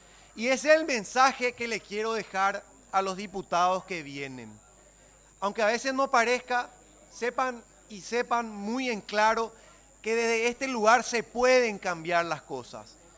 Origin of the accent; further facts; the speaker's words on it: Paraguay; trabajar incansablemente para construir consensos como paraguayos.